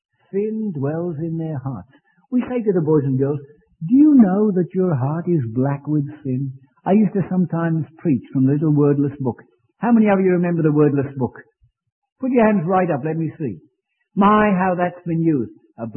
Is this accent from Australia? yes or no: no; England, United Kingdom; I'm an Englishman. You don't know that, of course, because I don't have an accent anymore.